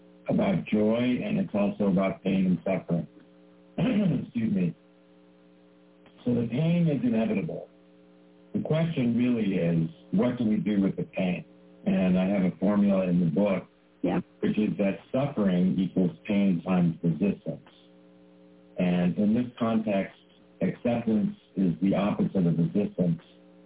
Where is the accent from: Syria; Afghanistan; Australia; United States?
United States; Chicago, Illinois; I grew up in Chicago.